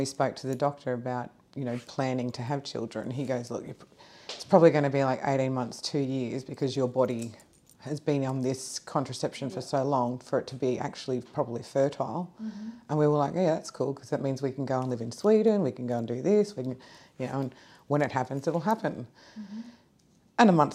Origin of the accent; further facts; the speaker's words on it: Yarrawonga, Victoria, Australia; born there; I was born in Yarrawonga in Victoria.